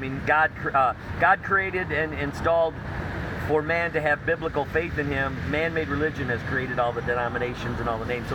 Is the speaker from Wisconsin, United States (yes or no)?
yes; Wisconsin, United States; now in Missouri, United States; We're originally from Wisconsin. We have a small homestead in central Missouri.